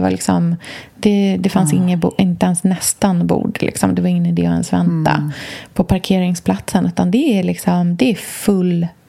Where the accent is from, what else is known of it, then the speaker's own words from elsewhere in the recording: Östergötland, Sweden; Det är ju inte som att vara på landet i Östergötland där jag kommer ifrån.